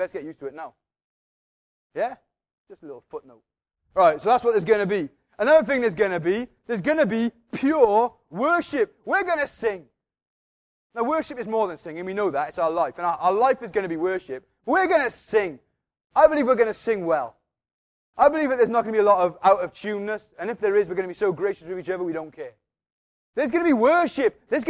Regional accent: Wales, United Kingdom; I'm a Welsh Valleys chapel boy.

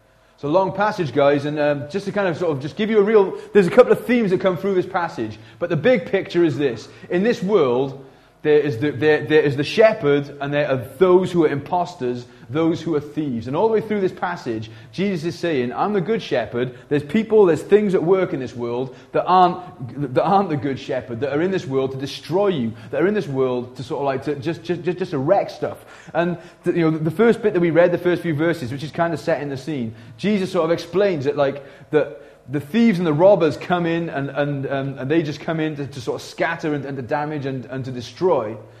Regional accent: Pontypool, Wales, United Kingdom; I grew up in Pontypool, and I grew up quite an aggressive young man.

